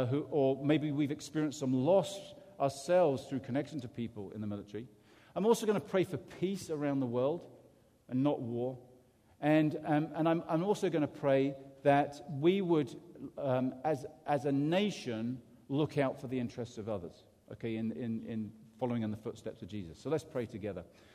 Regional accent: England, United Kingdom; I come from England, and we spent a lot of time thinking we were better than everybody else

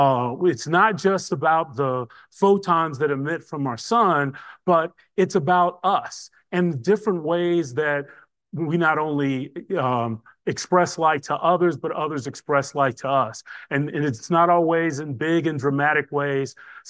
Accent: Nashville, Tennessee, United States; I'm from Nashville, Tennessee.

